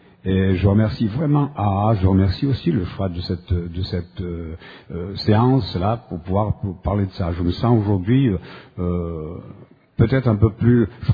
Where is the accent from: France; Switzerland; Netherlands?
Switzerland; Moi, je viens de Suisse et puis j'ai l'habitude de fréquenter des petits groupes, des groupes qui sont dans nos petites villes là-bas.